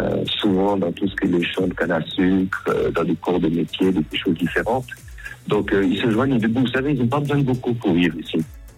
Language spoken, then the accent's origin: French; Valais, Switzerland; moved away as an adult; now in Mauritius; Bah, du Valais